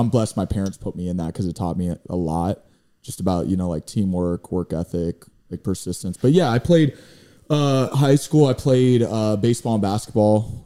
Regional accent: Cape Coral, Florida, United States; also born or lived in Fort Myers; Yeah, I was born in Fort Myers in the Villas near Provincetown, right off Summerlin. Yeah, and then when I was two, we moved to Cape Coral, and I've lived in Cape ever since I was like 2 years old. So, yeah, man, born and raised.

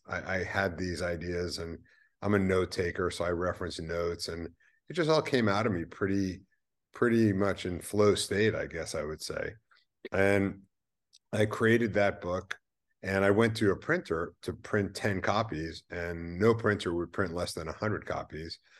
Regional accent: New York, United States; born there; I was born in 1961 in the Bronx in New York.

